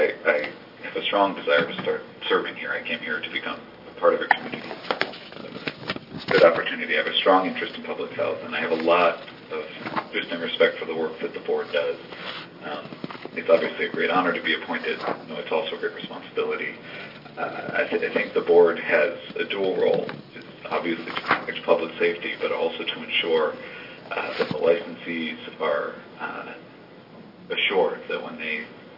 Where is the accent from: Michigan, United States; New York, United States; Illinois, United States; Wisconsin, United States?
New York, United States; moved away as an adult; I was raised in New York, and I first moved to Oregon in 2002, where I came to work for Ninth Circuit Judge Susan Graber.